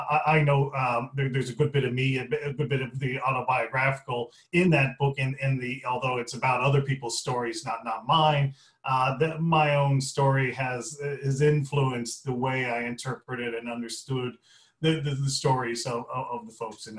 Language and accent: English; Illinois, United States; I'm from downstate Illinois. You wouldn't have heard of it, in the cornfields, about an hour south of Champaign-Urbana.